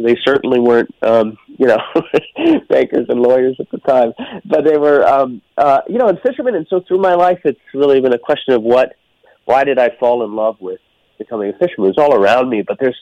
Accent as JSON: {"language": "English", "region": "Newfoundland and Labrador", "country": "Canada", "tie": "born or raised there", "said": "I was born and raised there, a little fishing village, you know, on the edge of the earth. It's the most eastern point in all of North America."}